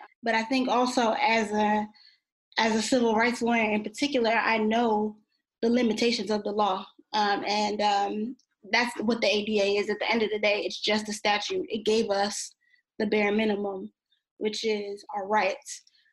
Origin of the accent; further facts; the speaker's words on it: Brooklyn, New York, United States; I'm from Brooklyn, New York.